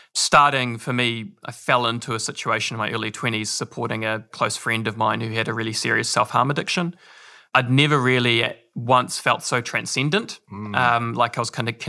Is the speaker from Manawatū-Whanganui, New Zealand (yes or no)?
no; New Plymouth, Taranaki, New Zealand; I'm a Taranaki boy. I was born and raised here in New Plymouth.